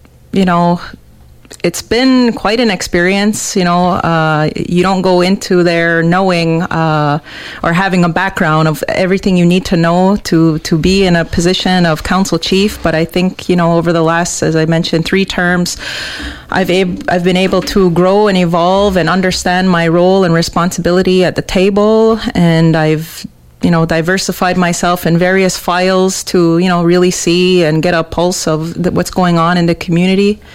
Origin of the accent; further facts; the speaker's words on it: Kahnawake, Quebec, Canada; growing up in Ganhawage, you can't help but be around politics.